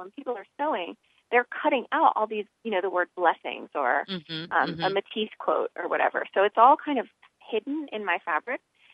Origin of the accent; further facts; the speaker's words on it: Alabama, United States; My mom and I, I grew up in Alabama